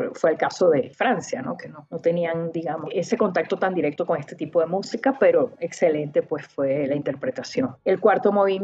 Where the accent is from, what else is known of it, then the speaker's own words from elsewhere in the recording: Caracas, Capital District, Venezuela; termino con esa imagen o estampa de mi ciudad natal, que sería Caracas.